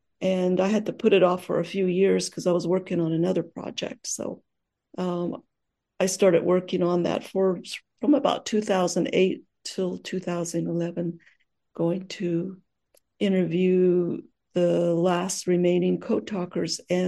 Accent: New Mexico, United States; first language Navajo; English is a second language; also born or lived in Arizona; I grew up on the Navajo Nation homeland in New Mexico and Arizona. And at the time when I was in school, like my father, we were forbidden to speak our language, Navajo language.

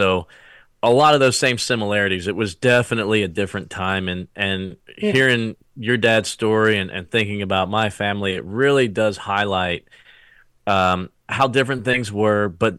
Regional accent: New Jersey, United States; growing up in South Jersey, I just appreciate hearing his accent. It's kind of taking me home, that Philly accent.

